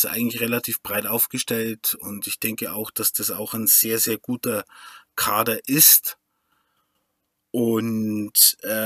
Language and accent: German; Bavaria, Germany; born there; ich bin geboren 1985 in der Oberpfalz, in der westlichen Oberpfalz